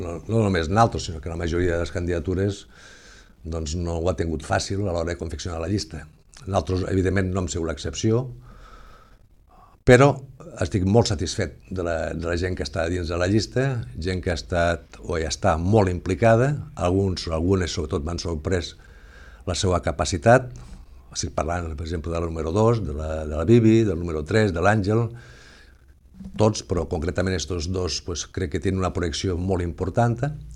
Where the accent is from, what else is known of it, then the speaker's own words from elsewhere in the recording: L'Ametlla de Mar, Catalonia, Spain; soc nascut aquí a l'Ametlla de Mar i la major part de la meva vida ha transcorregut aquí, al poble.